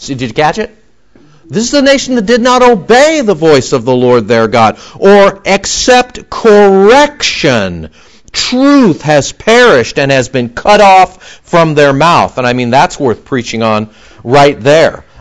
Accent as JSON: {"language": "English", "town": "Montebello", "region": "California", "country": "United States", "tie": "born or raised there", "said": "Growing up in Los Angeles when I was a little kid, living in Montebello"}